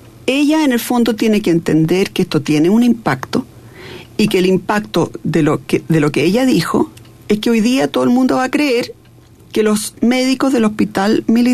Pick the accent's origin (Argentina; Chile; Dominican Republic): Chile; moved away; Yo me fui a principios del 72 de Chile, volví a fines del 74... Y cuando volví era otro país.